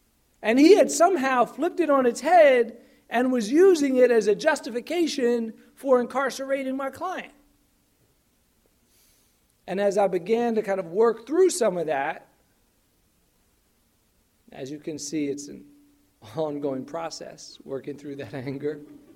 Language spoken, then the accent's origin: English; Atlanta, Georgia, United States; I grew up in Atlanta, and where I grew up, a couple blocks away from my home, were two huge buildings, mammoth institutions.